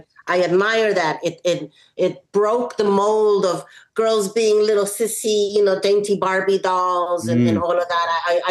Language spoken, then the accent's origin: English; Ecuador; Yeah, we're from Ecuador. My stepdad was from Cuba.